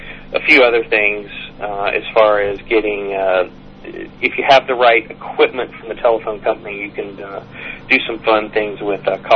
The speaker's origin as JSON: {"language": "English", "region": "Georgia", "country": "United States", "said": "basically, I'm from Georgia, and if you're from Georgia, then some people will spell Georgia related to."}